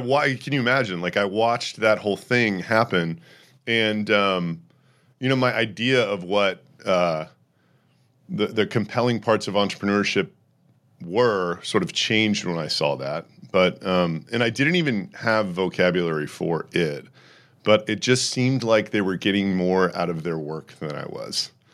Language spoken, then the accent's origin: English; Houston, Texas, United States; And I grew up in Houston, Texas, you know, no real drama there. It was kind of my boring childhood, you know.